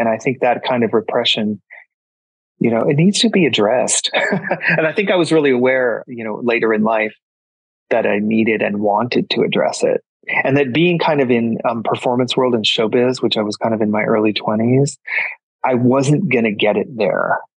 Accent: Colorado, United States; when I grew up in Colorado and with my family, my mom was Catholic.

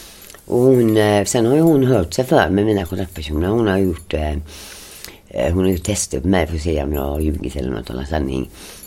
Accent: Gothenburg, Västra Götaland County, Sweden; Jag är född och uppvuxen i Göteborg, i Frölunda.

